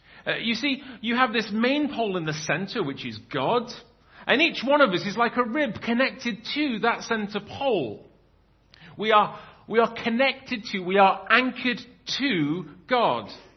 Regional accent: England, United Kingdom; Well, as an Englishman, I can say with confidence

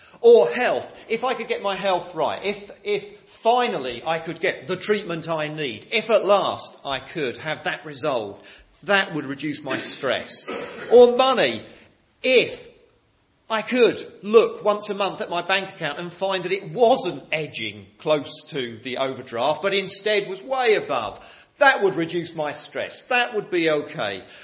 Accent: London, United Kingdom; I'm from London. We're sort of more like that.

